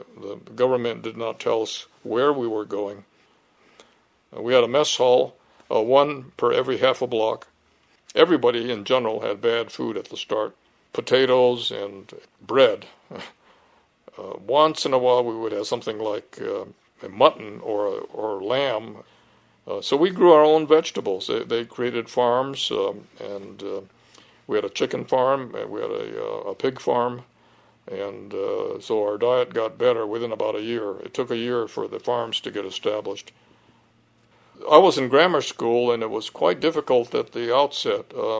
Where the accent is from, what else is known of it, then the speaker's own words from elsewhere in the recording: San Francisco, California, United States; born there; I was born in San Francisco in 1933, and I was 9 years old when Pearl Harbor took place